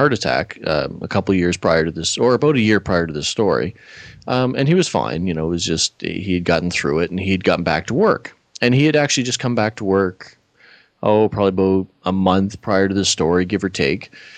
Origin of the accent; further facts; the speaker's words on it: Nova Scotia, Canada; back to where I grew up in Nova Scotia